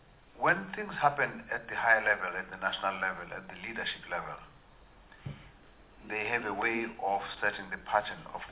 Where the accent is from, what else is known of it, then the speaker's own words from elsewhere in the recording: South Africa; You don't do this as a South African. We don't have much of that.